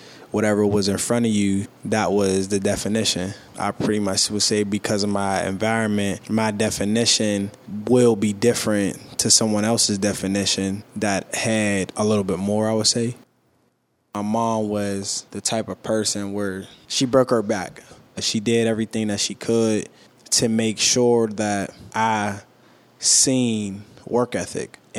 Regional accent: Homewood, United States; I grew up in Homewood. It was right in Flory Way.

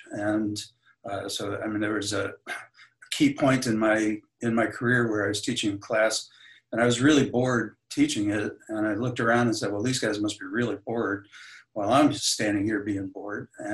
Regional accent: New York, United States; So I grew up on Long Island, just in a working class neighborhood just outside of New York City.

